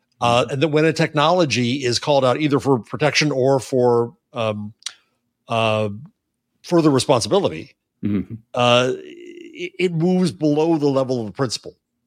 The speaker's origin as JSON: {"language": "English", "region": "New York", "country": "United States", "said": "Well, I'm a New Yorker and a professor, so I answer questions with questions"}